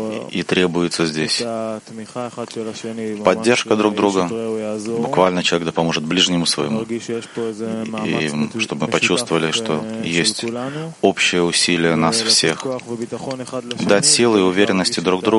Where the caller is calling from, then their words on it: Ashkelon, Southern District, Israel; Дорогие друзья, мы из Ашкелона